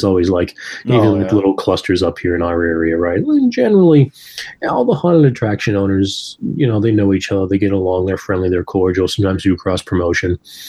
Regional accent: Salem, United States; So it was founded here in Salem, which is my hometown, back in 1993.

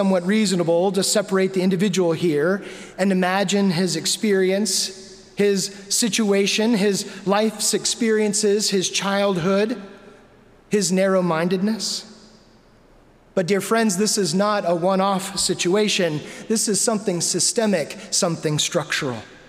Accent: El Paso, Texas, United States; traveled over 600 miles to my hometown of El Paso, Texas

